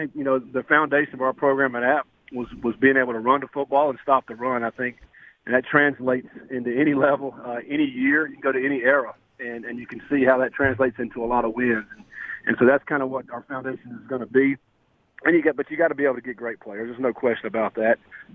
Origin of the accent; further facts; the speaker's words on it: North Carolina, United States; I grew up in the Raleigh-Durham area around a lot of those teams that have played in the ACC for many, many years.